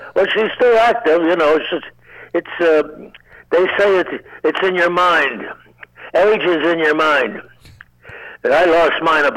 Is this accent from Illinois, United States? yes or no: yes; Chicago, Illinois, United States; "You was from Chicago? I'm from Chicago."